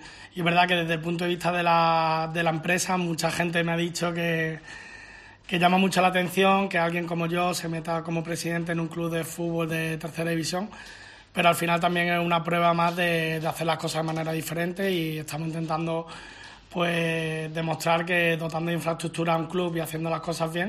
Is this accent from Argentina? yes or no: no; Málaga, Andalusia, Spain; now in Murcia, Spain; no, yo soy malagueño, pero es verdad que soy un embajador de Murcia fuera de aquí.